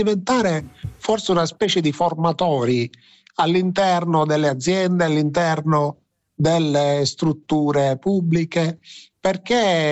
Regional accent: Palermo, Sicily, Italy; Sì, io sono palermitano

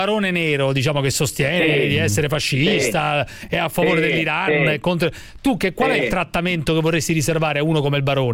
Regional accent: Rome, Lazio, Italy; Sì, di Roma sono di Roma.

